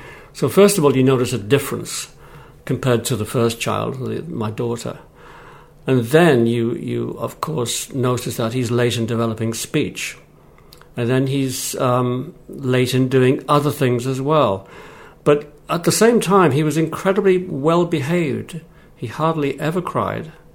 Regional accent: England, United Kingdom; moved away as an adult; now in Barbados; No, I'm English.

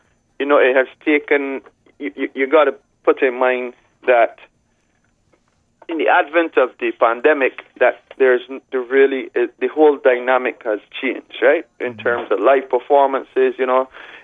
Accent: Barbados; but I'm a Caribbean man. We're smooth and easy, born and bred in Barbados, sure.

